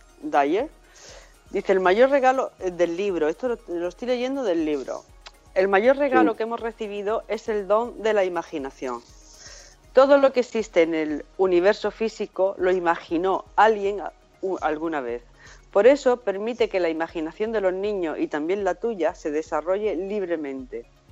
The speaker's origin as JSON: {"language": "Spanish", "town": "Guadix", "region": "Andalusia", "country": "Spain", "tie": "born or raised there", "said": "yo nací afortunadamente en un sitio muy cercano a la sierra, Sierra Nevada, con unas vistas preciosas, porque mi pueblo es Guadix, que tiene una panorámica y unas vistas muy bonitas."}